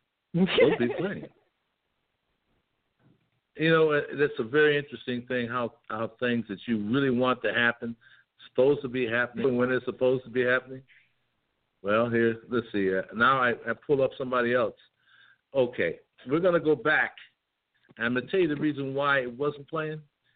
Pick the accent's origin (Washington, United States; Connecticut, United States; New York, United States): Connecticut, United States; Waterbury; Connecticut is where I spent a lot of my life. I grew up in Waterbury, Connecticut.